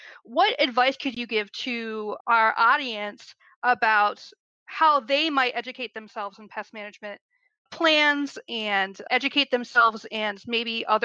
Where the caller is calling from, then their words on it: Cleveland, Ohio, United States; I'm speaking from Ohio, so from Northern Ohio. I'm in Cleveland